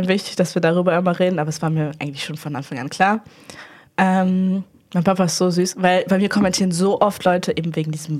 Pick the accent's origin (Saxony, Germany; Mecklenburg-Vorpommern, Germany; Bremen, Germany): Bremen, Germany; ich war vorher auf einem Gymnasium bei uns in Bremen.